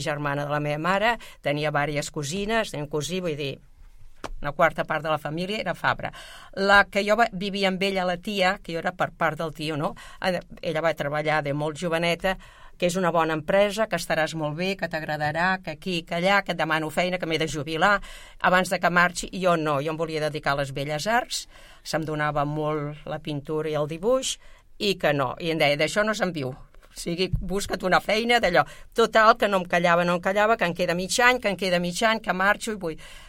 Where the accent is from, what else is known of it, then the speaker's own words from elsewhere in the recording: Barcelona, Catalonia, Spain; also born or lived in Ribera d'Ebre; jo vaig néixer a la Ribera d'Ebre, un poblet molt petitet, però em van dur molt petit aquí a Barcelona, perquè tenien el metge i així. Clar, jo vaig néixer quan pràcticament no feia massa que havia acabat la guerra, sóc del 45